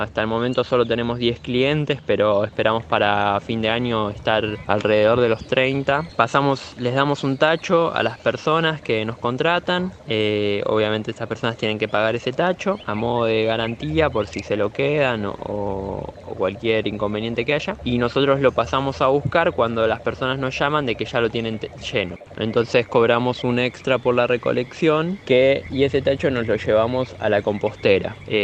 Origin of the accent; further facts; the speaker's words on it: Buenos Aires, Argentina; soy de Buenos Aires, viví toda mi vida en Núñez y estoy estudiando producción vegetal orgánica